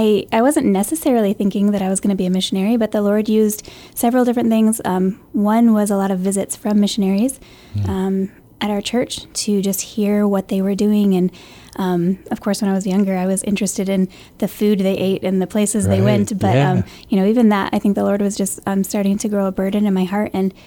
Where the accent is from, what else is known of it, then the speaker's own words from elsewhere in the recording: Hadley, Michigan, United States; I grew up in Hadley, Michigan. I was just going to say Hadley, but nobody knows where that's at.